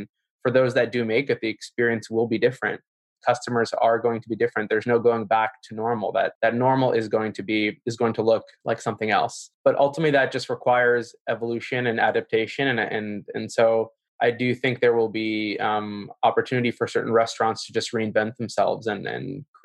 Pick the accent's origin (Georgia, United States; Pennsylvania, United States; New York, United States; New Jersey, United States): New York, United States; I'm born and raised in New York, and I grew up in the hospitality industry.